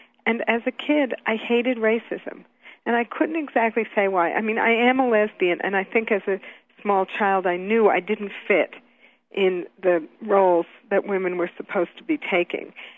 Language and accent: English; New York, United States; And I grew up in New York, so I saw the conditions under which black people and later Puerto Rican people were forced